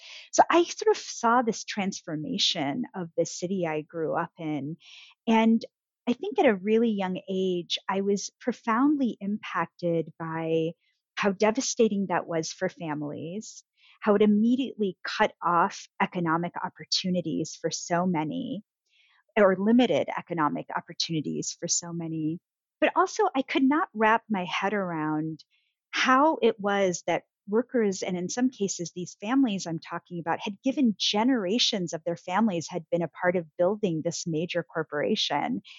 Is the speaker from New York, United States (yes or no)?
yes; Rochester, New York, United States; Well, Ramona, you know, I grew up in Rochester, New York, Kodak City. And my family immigrated when I was, you know, just a baby. I was about a year old.